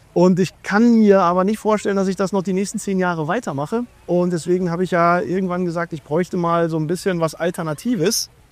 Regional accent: Dortmund, North Rhine-Westphalia, Germany; in der Nähe von Dortmund, wo ich herkomme

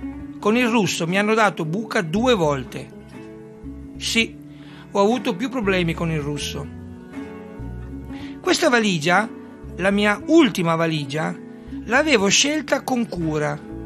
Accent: Bologna, Emilia-Romagna, Italy; born there; 2 riguardano la storia del mio paese, l'Italia. Da lì vengo, sono nato a Bologna.

